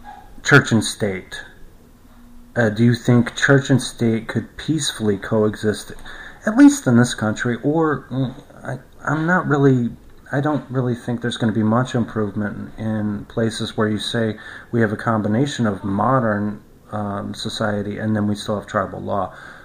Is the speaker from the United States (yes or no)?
yes; United States; I would have to, as an American, I'd put it in the category of religious fanaticism.